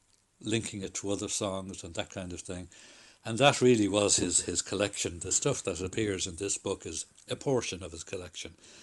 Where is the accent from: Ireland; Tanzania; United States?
Ireland; being Irish